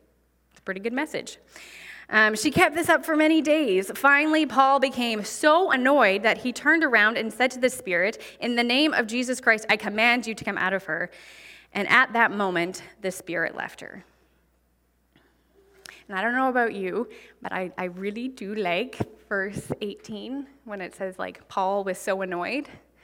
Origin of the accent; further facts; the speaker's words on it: Victoria, British Columbia, Canada; Because I was born and raised in Canada. I live in Victoria.